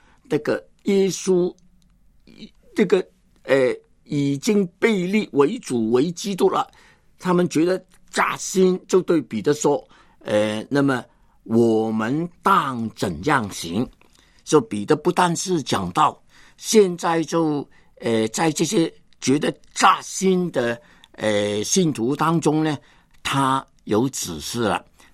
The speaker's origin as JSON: {"language": "Chinese", "country": "Hong Kong", "tie": "born there", "said": "因为我本来是在香港出生，念书也念那个英国联邦历史，但是圣灵的感动叫我看见呢，我是个中国人。"}